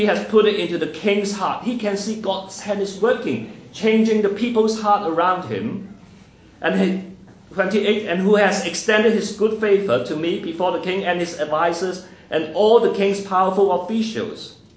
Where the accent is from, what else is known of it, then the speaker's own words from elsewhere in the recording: Hong Kong; now in Australia; Now, I was not born in Australia. I was from Hong Kong. Even I came to Australia, I was not in Auburn. I was in somewhere else.